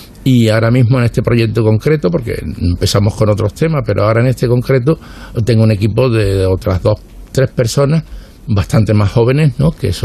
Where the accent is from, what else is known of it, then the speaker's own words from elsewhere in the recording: Seville, Andalusia, Spain; also born or lived in Madrid; Yo estaba en Madrid mucho tiempo porque después de terminar la carrera había muchas más oportunidades de trabajo en Madrid que en Sevilla. Volví una etapa cuando la preparación de la Expo, tuve unos años excelentes aquí en Sevilla